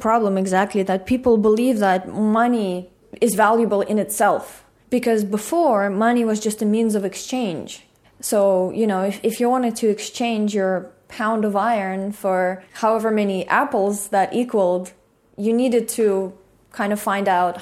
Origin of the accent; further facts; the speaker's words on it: Russia; I grew up in the Soviet Union, and then when I was 6 or 7 years old, Soviet Union crashed, and there was pretty much anarchy for a couple of years. There was no stable government in Russia